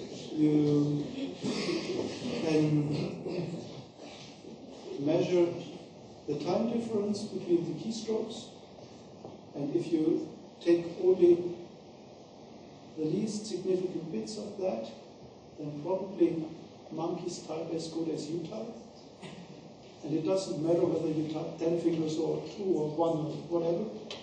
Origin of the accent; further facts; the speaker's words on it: Germany; if the BND, Bundesnachrichtendienst in Germany, here can use an example of my home country